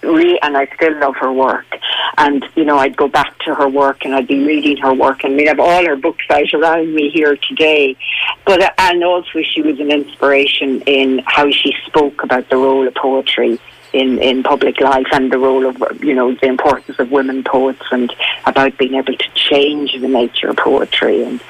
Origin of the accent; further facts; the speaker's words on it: Connacht, Ireland; also born or lived in Dublin; now in Glenmalure, Ireland; I'm originally from Roscommon, but, you know, myself and Isabel, my partner, we've been living here, I think, 27 years in Glenmalure.